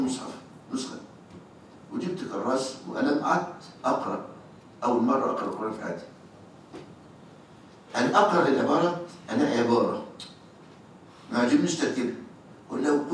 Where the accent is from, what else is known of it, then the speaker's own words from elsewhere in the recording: Egypt; يعني يحضرني قصة قس عندنا في مصر أسلم